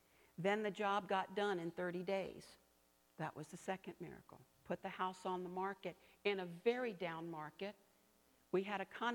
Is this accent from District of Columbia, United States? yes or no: yes; Washington, District of Columbia, United States; born there; I was born in D.C., I was born on North Capitol Street in D.C., in a hospital.